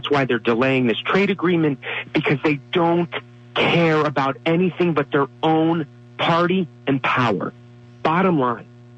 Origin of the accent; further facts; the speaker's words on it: Connecticut, United States; I'm from the Valley, the Route 8 corridor. Good, hardworking people.